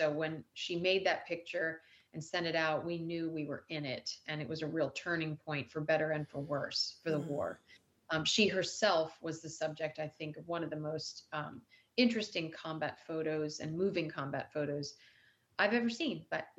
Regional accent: Maryland, United States; And for I'm from Maryland.

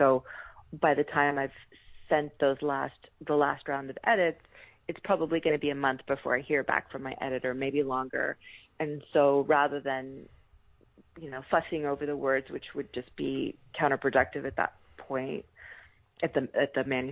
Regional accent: California, United States; And growing up in California, you do have a sense, I had a sense when I was growing up that all the bad things had happened over there, by which I mean toward the east of us back then.

